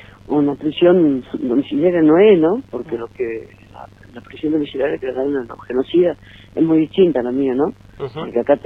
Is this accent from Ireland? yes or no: no; Argentina; la verdad que me duele mucho como argentina, como ser humano